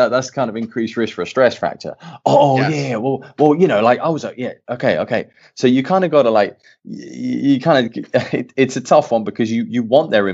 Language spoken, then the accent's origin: English; England, United Kingdom; I'm an English dude. I played soccer. Like, I didn't play basketball.